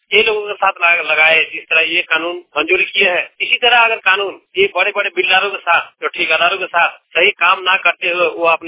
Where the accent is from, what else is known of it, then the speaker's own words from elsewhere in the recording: Kothuliya, Jharkhand, India; जिला बोकारो जरेडी प्रखंड गछंदा पंचायत कोथुलिया का निवासी हूँ।